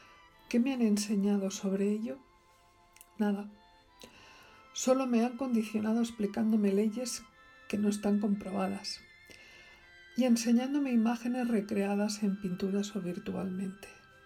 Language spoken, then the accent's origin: Spanish; Barcelona, Catalonia, Spain; born there; Nací en Barcelona, Cataluña, España. En este lugar del plano me muevo entre el mar y la montaña, entre el Mediterráneo y los Pirineos.